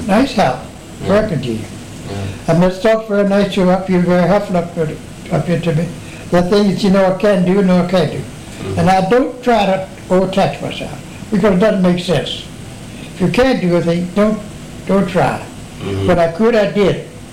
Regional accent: Richmond, Virginia, United States; House I grew up in here in Richmond.

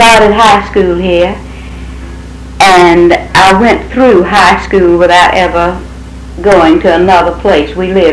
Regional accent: Dublin, Leinster, Ireland; born there; Yes, I was born in Dublin in 1901.

